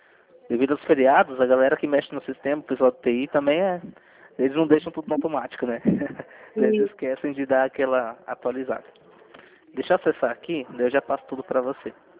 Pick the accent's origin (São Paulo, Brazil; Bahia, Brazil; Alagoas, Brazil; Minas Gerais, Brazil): São Paulo, Brazil; Bom, eu sou aqui de São Paulo, né?